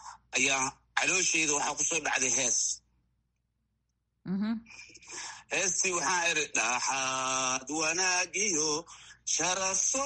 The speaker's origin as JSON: {"language": "Somali", "region": "Banaadir", "country": "Somalia", "tie": "born there", "said": "inkastoo banaadir aan ku dhashay"}